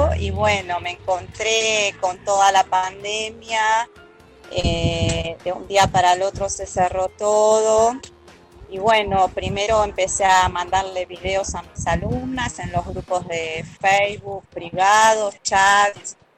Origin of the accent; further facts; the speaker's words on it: Buenos Aires, Argentina; Tengo un grupo enorme en el barrio, yo soy de Villa Santa Rita